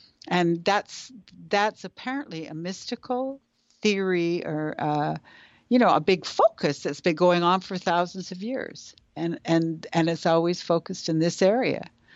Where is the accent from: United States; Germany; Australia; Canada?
Canada; and this as a Canadian drives me crazy for America because I think of America as being kind of challenged these days